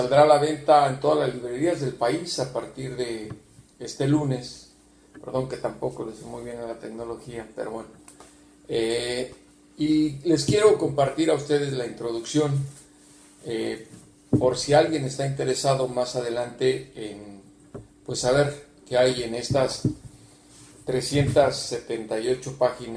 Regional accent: Mexico; now in United States; El hecho de que llevo muchos años como corresponsal mexicano en Estados Unidos me facilitó el trabajo en la Corte de Brooklyn.

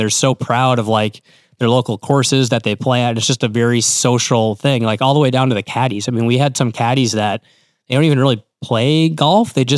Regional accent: Cabot, Arkansas, United States; also born or lived in Little Rock; So I was born in Little Rock, and then we lived in Cabot.

